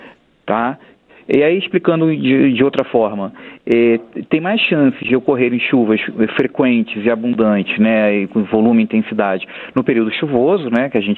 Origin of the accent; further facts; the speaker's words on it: Angra dos Reis, Rio de Janeiro, Brazil; now in Brasília, Brazil; eu vim para Brasília exatamente nesse período, ano passado, e era assim mesmo. Eu vim do Sudeste, Angra dos Reis, né, litoral sul do Rio de Janeiro